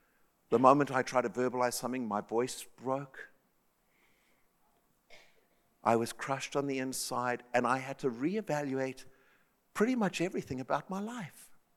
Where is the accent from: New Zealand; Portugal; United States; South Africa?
South Africa; Carol and I grew up in South Africa.